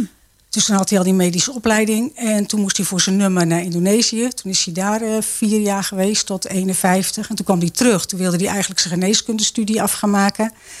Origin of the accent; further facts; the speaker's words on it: Nijkerk, Gelderland, Netherlands; also born or lived in Amersfoort; now in Zeewolde, Netherlands; Ik ben geboren in Amersfoort, maar daar was ik maar kort, 2 weken in het ziekenhuis. En toen met mijn ouders heb ik in Nijkerk gewoond. Tot mijn 33ste